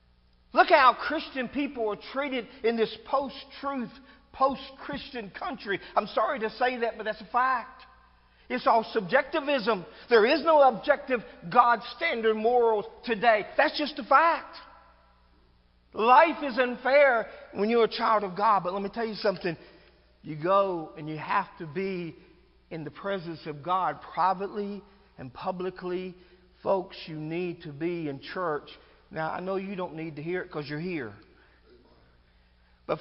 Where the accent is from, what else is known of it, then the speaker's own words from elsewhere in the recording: Greensboro, North Carolina, United States; My dad became a minister out of Greensboro. We grew up in Greensboro.